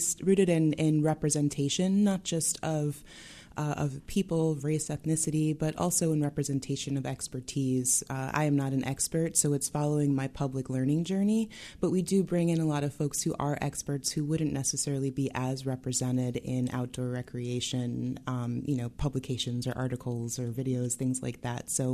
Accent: Brooklyn, New York, United States; which being someone born and raised in Brooklyn and New York is not something I ever would have expected I'd be capable of doing

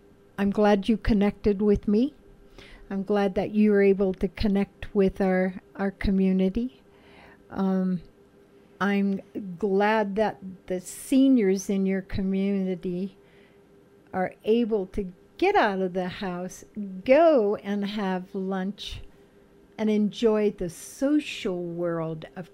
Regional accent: California, United States; moved away; I'm from California, been here since 2011. This community, Roaring Fork Valley, this community is active.

